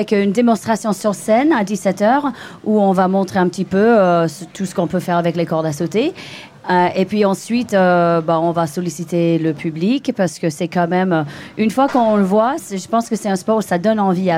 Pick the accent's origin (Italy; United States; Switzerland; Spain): United States; French is a second language; now in France; Oui, en fait, c'est le double dutch, c'était ses origines, c'est vraiment dans les rues de New York, hein, dans les années 80. Et donc, moi, quand je suis venue en France